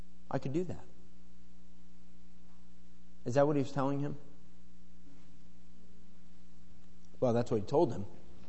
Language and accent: English; United States; Just as an American.